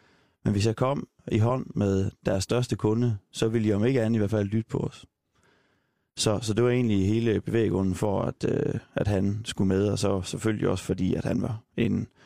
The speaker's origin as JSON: {"language": "Danish", "town": "Lunderskov", "region": "Region of Southern Denmark", "country": "Denmark", "said": "Ja, jeg plejer at sige Kolding, fordi der ikke er mange, der ved, hvor Lunderskov er, men det er sådan lidt syd for Kolding."}